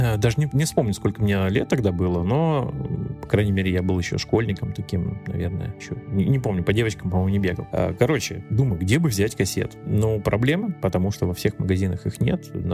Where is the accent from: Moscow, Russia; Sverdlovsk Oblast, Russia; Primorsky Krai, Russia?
Primorsky Krai, Russia; в провинции, я там из Приморского края родом